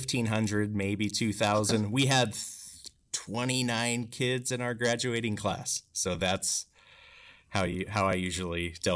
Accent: Bridgeport, Washington, United States; I am from Washington. Originally, small town of Bridgeport, Washington. Nobody ever knows where Bridgeport is. It's near Lake Chelan. And so that's pretty much, I grew up.

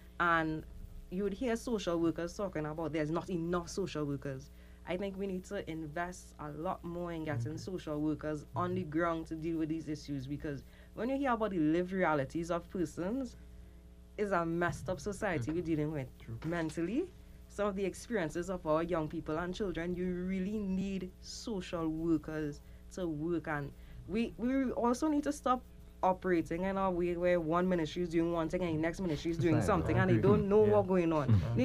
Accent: South Trinidad, Trinidad & Tobago; I'm originally from South Trinidad

